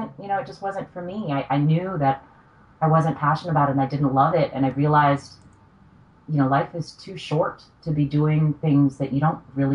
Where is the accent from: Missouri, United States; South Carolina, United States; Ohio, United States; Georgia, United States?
Ohio, United States; Columbus; I grew up in Columbus, Ohio. home of the Buckeyes. If anybody's from Ohio, go Bucks. Midwestern girl.